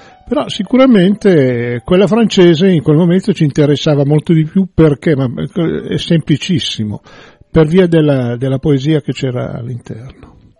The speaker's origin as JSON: {"language": "Italian", "town": "Milan", "region": "Lombardy", "country": "Italy", "tie": "born or raised there", "said": "tutti nati e cresciuti a Milano, quindi abbiamo esperienze abbastanza comuni"}